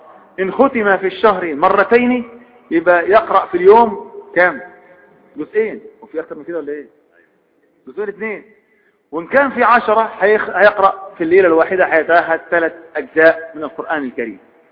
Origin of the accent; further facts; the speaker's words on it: Upper Egypt, Egypt; وعندنا في الصعيد المصري